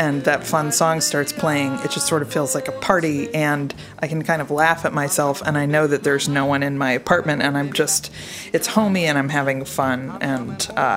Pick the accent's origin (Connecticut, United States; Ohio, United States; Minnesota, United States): Connecticut, United States; And there was one that was news from my home state of Connecticut.